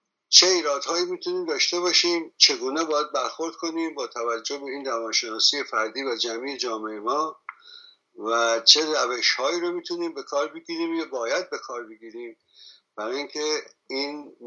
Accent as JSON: {"language": "Persian", "country": "Iran", "said": "ما ایرانی ها بسیار"}